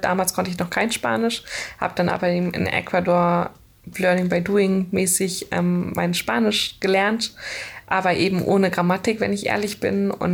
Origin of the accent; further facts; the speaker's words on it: Schleswig-Holstein, Germany; ich bin 25 Jahre alt und ich komme aus der Nähe von Kiel, aus einem kleinen Dorf.